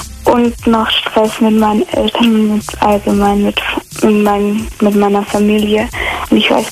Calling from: Böblingen, Baden-Württemberg, Germany; Also ich bin 13 und komme aus Böblingen.

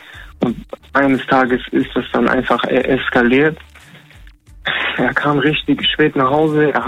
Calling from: Solingen, North Rhine-Westphalia, Germany; Also, ich wohne in Solingen.

